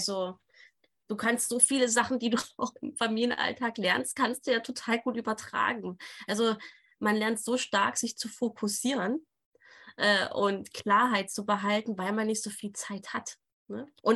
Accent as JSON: {"language": "German", "region": "Saxony", "country": "Germany", "said": "ich komme ja aus Sachsen"}